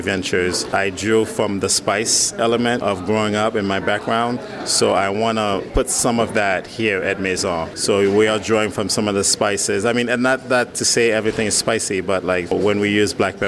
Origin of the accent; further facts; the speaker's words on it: New York, United States; now in Philadelphia, United States; So I'm from New York. I'm going to say Steven Starr brought me to Philadelphia.